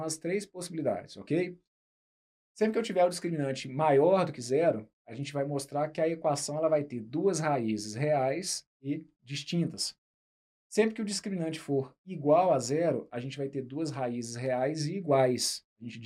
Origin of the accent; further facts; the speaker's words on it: Juiz de Fora, Minas Gerais, Brazil; eu sou de Juiz de Fora, Minas, e próximo a Juiz de Fora tem uma cidade que se chama Barbacena